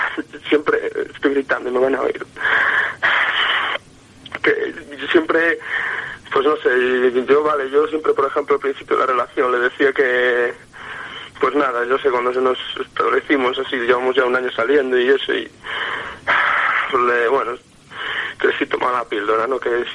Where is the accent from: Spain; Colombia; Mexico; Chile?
Spain; La Virgen del Camino, Castile and León; soy de un poblado de León, no mismo León, soy de la Virgen del Camino. Y trabajo en León.